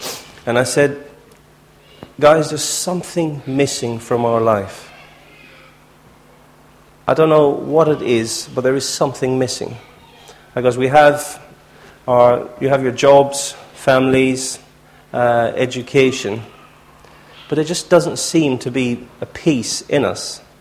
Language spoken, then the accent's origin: English; Ireland; I'm the youngest of 12 kids. I was brought up in Ireland in a Catholic family.